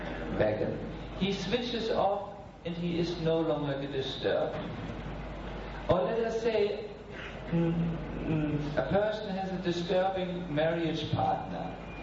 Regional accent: Germany; I'm from Germany, and for me, a fan is something like a dinosauria. This is an unusual situation in Germany.

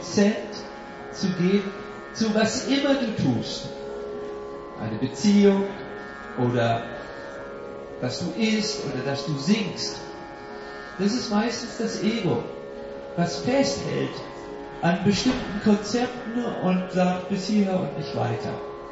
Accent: Switzerland; ohne die Schweizer Reserviertheit, die wir als Schweizer aus guten Gründen pflegen

